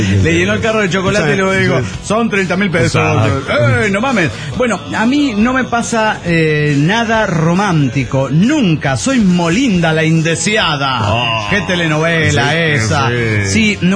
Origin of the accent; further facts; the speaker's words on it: León, Guanajuato, Mexico; de León, Guanajuato.